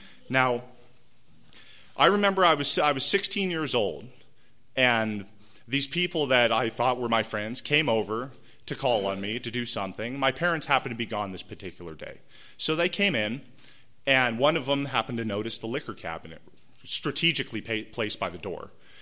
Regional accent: Rancho Penasquitos, California, United States; I'm not here to report to you that I'm an alcoholic because I grew up in Rancho Penasquitos and we had some money.

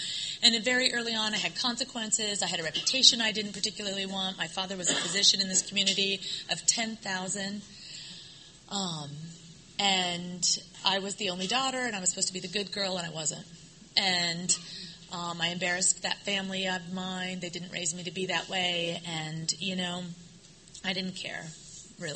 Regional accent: Iowa, United States; I was born and raised in Iowa. I'm the oldest of three children.

